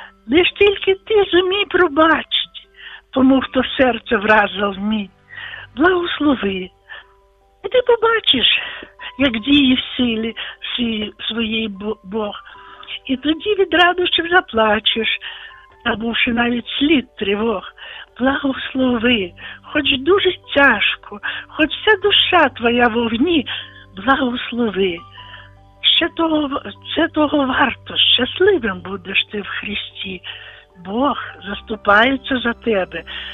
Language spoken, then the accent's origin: Ukrainian; Volyn Oblast, Ukraine; я з Волині.